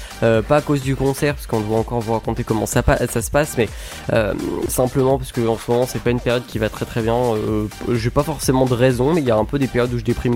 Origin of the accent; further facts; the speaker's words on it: Normandy, France; parce que moi je suis un Normand, donc de la crème fraîche partout, voilà.